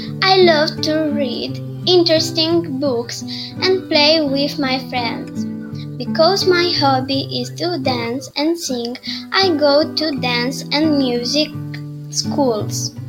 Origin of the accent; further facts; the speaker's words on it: Moldova; English is a second language; I am 10 years old. I am from Moldova, Bold City.